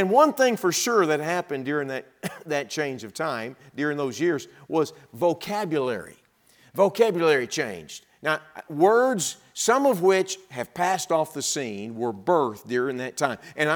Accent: Texas, United States; I was sent a picture of the youth group I grew up in Texas.

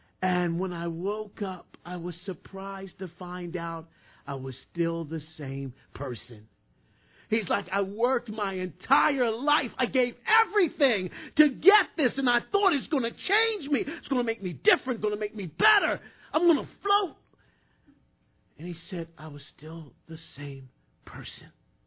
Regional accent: Philadelphia, Pennsylvania, United States; I am a Philadelphian to the max, West Philly born and raised.

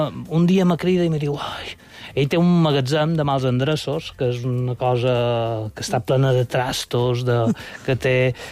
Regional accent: Palma, Balearic Islands, Spain; Sí, jo som de Palma, nascut a Palma. Jo som palmerat. De la meva família jo som … saps? Vull dir, sí, perquè som nascut a Palma. Jo som el petit de tres germans i som l'únic nascut a Palma.

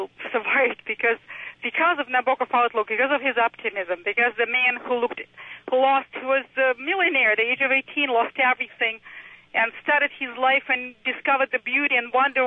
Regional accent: Russia; moved away; I came from Russia in 78 after a long struggle

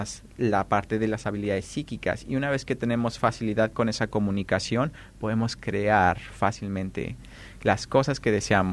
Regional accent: Mexico; Yo soy de México, y la creencia de la magia negra es muy fuerte todavía.

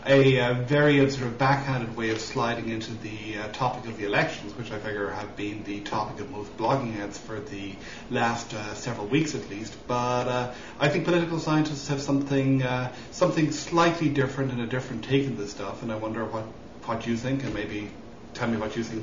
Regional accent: Ireland; I guess I'm Irish

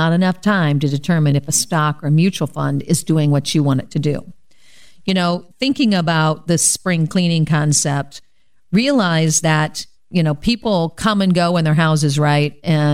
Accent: Fort Wayne, Indiana, United States; I'm a certified financial planner and a local gal. I am from the Fort Wayne, Indiana area and have my own firm, Waterman Financial Services, LLC.

